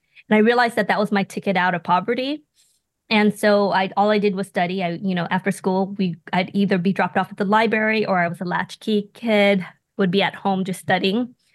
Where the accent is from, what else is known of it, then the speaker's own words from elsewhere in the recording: Inglewood, California, United States; So my origin story is I grew up in Inglewood, California, in Los Angeles. My parents were Vietnamese refugees.